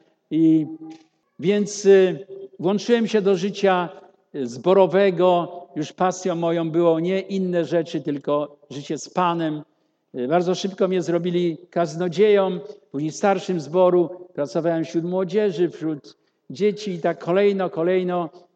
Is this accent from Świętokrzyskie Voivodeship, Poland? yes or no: no; Nysa, Opole Voivodeship, Poland; Ja pochodzę z Nysy, miasta, gdzie wychowałem się.